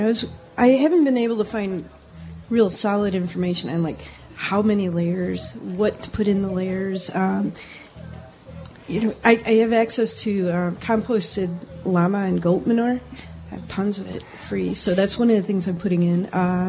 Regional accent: Lodi, California, United States; I'm from Lodi.

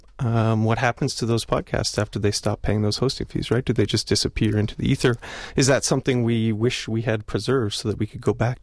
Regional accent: Canada; but I'm Canadian as well, so I spell everything with R-E

